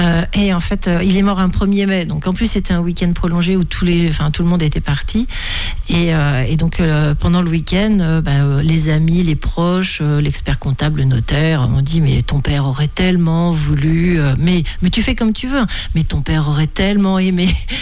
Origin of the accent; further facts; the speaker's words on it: Challans, Pays de la Loire, France; also born or lived in Les Sables-d'Olonne; Et puis après, la vie professionnelle de mes parents nous a fait sortir de la Vendée. Mais dès mes 8 ans, je suis vite revenue à Challans et je ne l'ai pas quittée depuis.